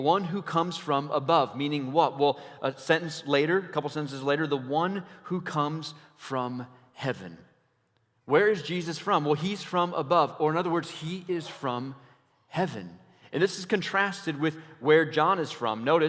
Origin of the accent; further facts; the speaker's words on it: Iowa, United States; Like, I'm from Iowa.